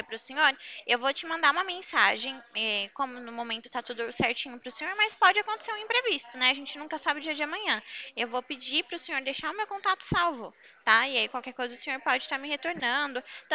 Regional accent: Atibaia, São Paulo, Brazil; eu sou aqui de Atibaia

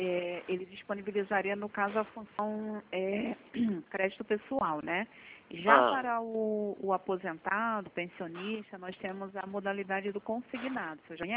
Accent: Rio de Janeiro, Brazil; Aqui a gente é carioca.

